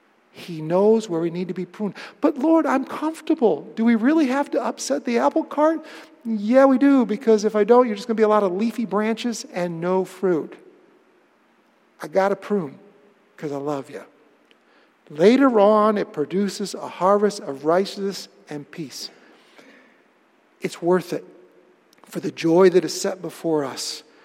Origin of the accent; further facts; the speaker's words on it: Webster, New York, United States; loved growing anything you can imagine on the little piece of property we had growing up in Webster, New York.